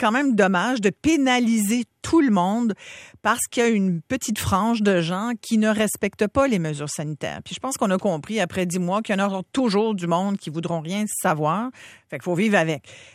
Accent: New Zealand; Mais contrairement à ce qu'on fait, nous, chez nous, en Nouvelle-Zélande, on les garde pas mal à l'œil, les voyageurs.

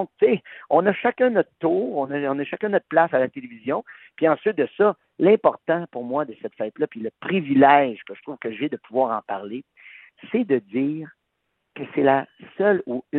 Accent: Prévost, Quebec, Canada; c'est à l'époque des bicycles à pédales dans mon village natal, Prévost, où les rues étaient barrées

